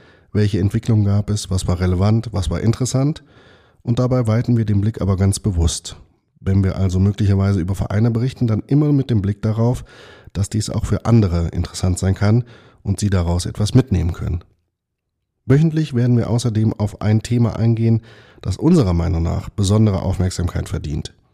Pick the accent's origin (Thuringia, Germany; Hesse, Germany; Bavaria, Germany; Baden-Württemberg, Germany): Hesse, Germany; Korbach; Baujahr 1980, aufgewachsen in Korbach, zum Studium ins ferne Gießen ausgewandert und dann zurückgekommen.